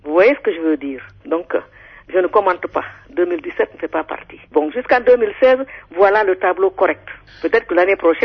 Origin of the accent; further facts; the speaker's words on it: Guinea; Mon pays, moi je suis de la Guinée